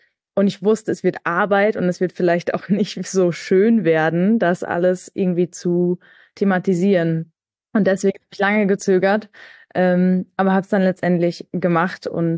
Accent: Münster, North Rhine-Westphalia, Germany; ich komme auch aus Münster gebürtig

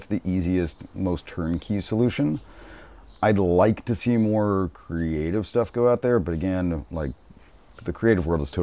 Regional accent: United States; Usually, at least I'm American, so I talk with a lot of American musicians.

